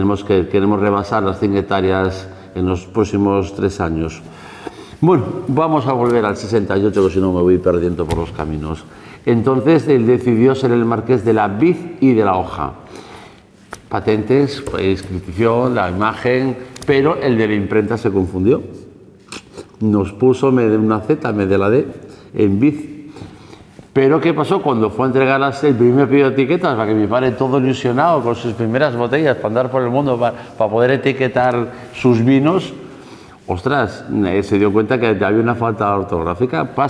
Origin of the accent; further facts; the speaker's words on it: Galicia, Spain; mi tierra, mis cariños, mis productos, estas cosas que tenemos aquí los gallegos.